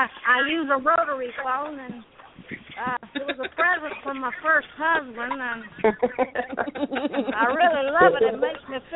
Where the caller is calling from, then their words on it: Dublin, North Carolina, United States; I'm calling from Dublin. Dublin, North Carolina.